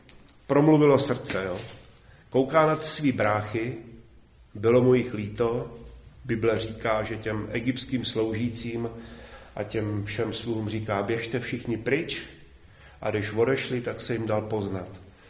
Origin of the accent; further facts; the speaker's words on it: Litomyšl, Pardubice Region, Czechia; born there; já jsem narozený v Litomyšli